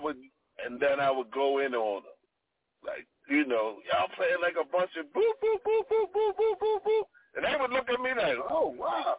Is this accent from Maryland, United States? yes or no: yes; Baltimore, Maryland, United States; growing up in Park Heights, I mean, that's cursing, that's your second language.